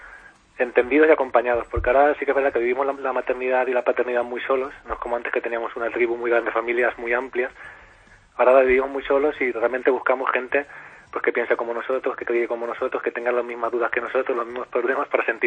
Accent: Valencian Community, Spain; now in Madrid, Spain; como soy valenciano y vivo en Madrid

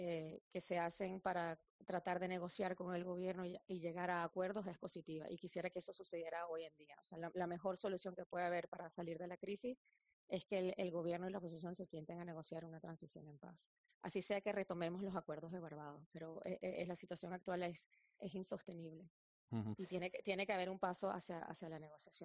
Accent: Venezuela; venezolanos hoy en día que viven en Venezuela, porque el nivel de represión ha sido nunca antes visto en mi país.

